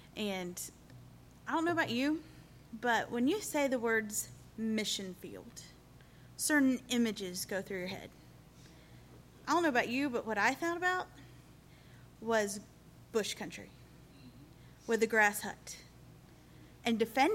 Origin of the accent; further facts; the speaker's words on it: Southern US, United States; I know I'm from the South, and it gets hot where we are.